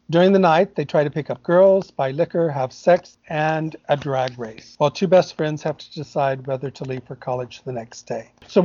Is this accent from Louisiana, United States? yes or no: no; Corpus Christi, Texas, United States; I didn't come from that small a town, but I came from Corpus Christi, Texas. I often call it the most boring city on the face of the earth, and was so happy to get out of it.